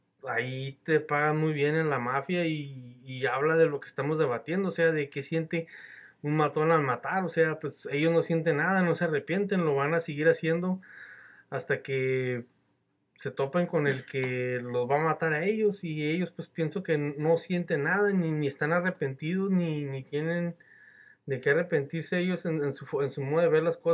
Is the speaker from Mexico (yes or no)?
yes; Mexico; como mexicano que soy, en México ahorita anda de moda